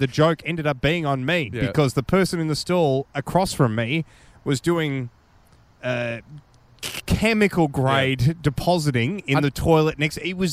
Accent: Australia; I was expecting at some point to go to an Outback Steakhouse as an Aussie and tell them that we don't drink Foster's, we don't have Bloomin' Onions.

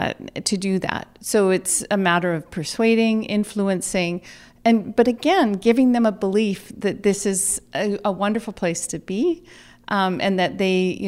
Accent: Kamloops, British Columbia, Canada; when I was growing up in Kamloops thinking, I'm going to become dean of the Rotman School one day.

